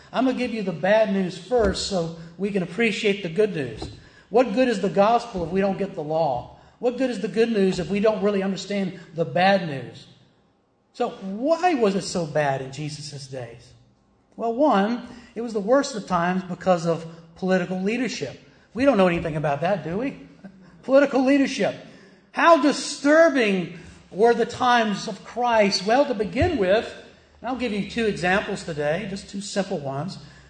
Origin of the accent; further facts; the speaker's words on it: Virginia, United States; Now, I'm from Virginia.